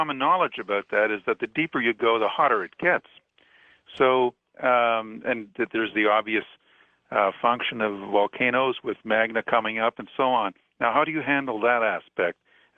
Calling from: Ancaster, Ontario, Canada; From Ancaster, Ontario.

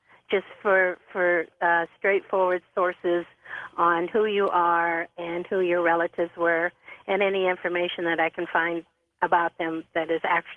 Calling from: Wichita, Kansas, United States; Uh-huh. Wichita.

